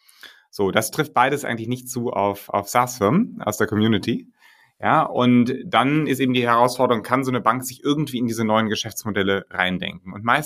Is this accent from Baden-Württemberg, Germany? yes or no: no; Hamburg, Germany; ich komme aus Hamburg